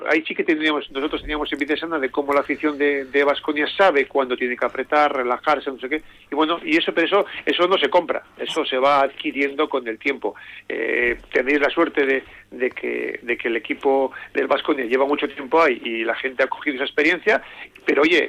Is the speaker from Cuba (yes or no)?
no; Bilbao, Basque Country, Spain; nada más nacer en Bilbao, pum